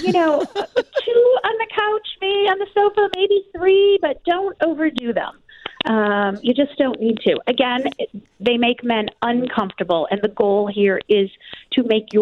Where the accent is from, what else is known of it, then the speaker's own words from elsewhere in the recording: Deerfield, Illinois, United States; I grew up in Deerfield, so I'm a Chicago gal.